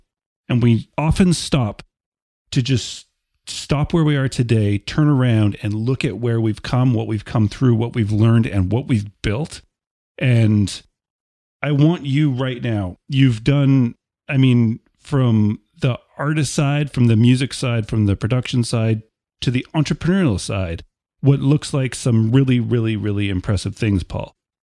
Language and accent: English; Canada; I'm Canadian.